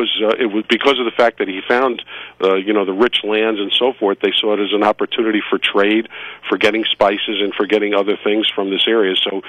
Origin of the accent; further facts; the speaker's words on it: New Jersey, United States; first language Italian; also born or lived in Brooklyn; I'm literally first generation because both of my parents came from Italy. And when I was a kid, I was born in Brooklyn. I actually didn't speak English as a kid. But then when we moved to New Jersey